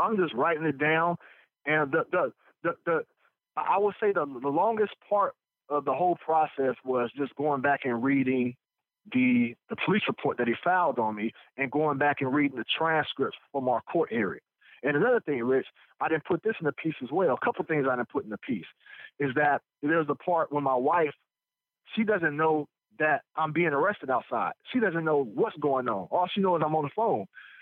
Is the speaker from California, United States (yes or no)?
yes; California, United States; I'm from California. I don't know anything about the Max Railroad line.